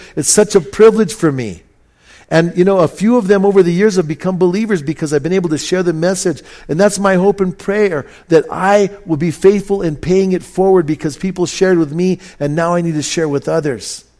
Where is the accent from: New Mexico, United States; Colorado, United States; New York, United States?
New Mexico, United States; Bernalillo; All the guys I grew up with in Bernalillo, my buddies that I grew up with since we were little guys